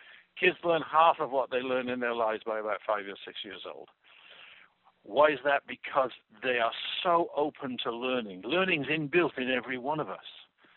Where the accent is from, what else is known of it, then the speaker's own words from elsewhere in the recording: United Kingdom; I mean, as a Brit, you know, you never make bold claims like that.